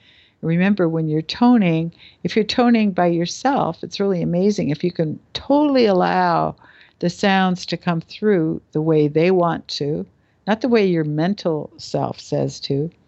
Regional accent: Canada; now in United States; I was living in the U.S. and I'm Canadian and I didn't have my green card yet.

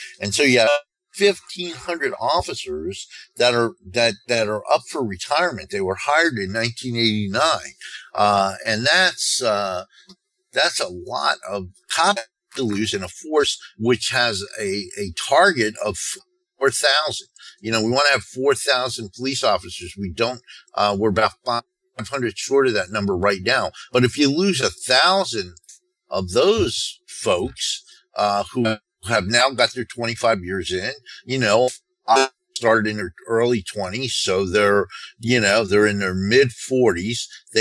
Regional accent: New Jersey, United States; And I said, well, I was raised in North New Jersey, and we all did this.

